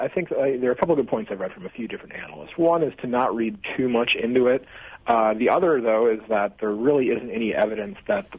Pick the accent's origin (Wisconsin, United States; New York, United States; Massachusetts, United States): Wisconsin, United States; You know, Wisconsin is another really interesting state, my home state.